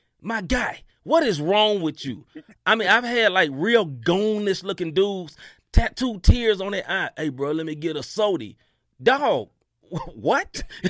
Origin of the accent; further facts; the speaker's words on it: Memphis, Tennessee, United States; So I grew up, I had a nephew from St. Louis. I grew up in Memphis, Tennessee.